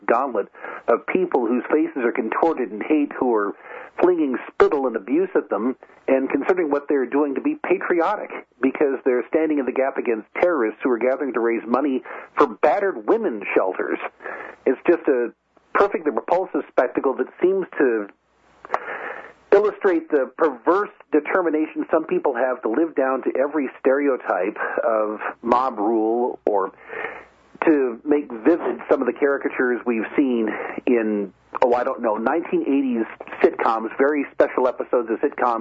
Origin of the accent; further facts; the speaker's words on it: Idaho, United States; people who are as American as I am. I was born and raised in Idaho.